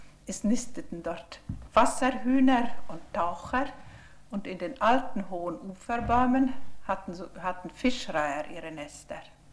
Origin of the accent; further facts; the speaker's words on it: Tartu, Tartu County, Estonia; Ich bin eine eingefleischte Dorpatenserin, denn ich bin in Dorpat aufgewachsen und in die Schule gegangen. Wir wohnten in der Altstraße, die später Johannesstraße wurde, am Wallgraben.